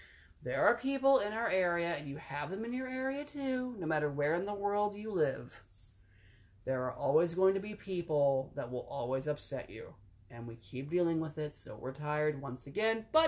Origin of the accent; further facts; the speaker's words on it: Maryland, United States; I came from Western Maryland. We didn't come from much.